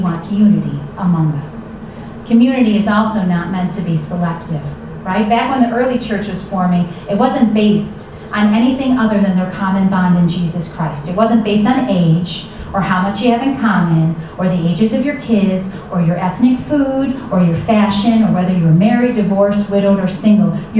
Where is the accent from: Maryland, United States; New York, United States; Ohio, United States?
New York, United States; Buffalo; You know, I'm sensitive to them since I'm from Buffalo.